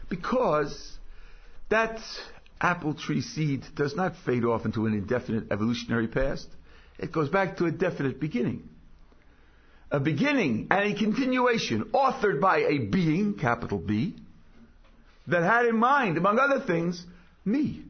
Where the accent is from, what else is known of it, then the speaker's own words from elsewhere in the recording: California, United States; I'm from California.